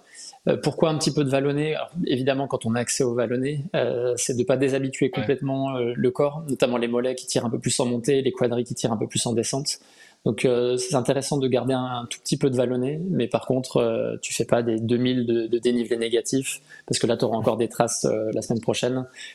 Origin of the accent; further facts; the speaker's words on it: the Alps, France; je viens des Alpes. Donc pour moi, 800 mètres ou 1000 mètres d'altitude, je ne trouve pas ça forcément très élevé.